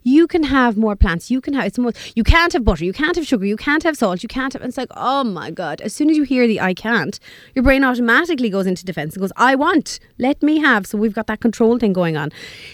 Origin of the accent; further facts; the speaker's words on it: Ireland; it's amazing as Irish people, that place of beans and grains.